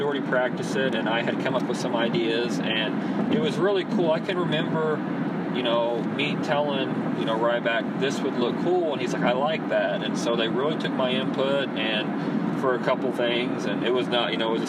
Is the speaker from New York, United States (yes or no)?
no; North City, Illinois, United States; I'm a kid from North City, Illinois. My graduating class had 40 people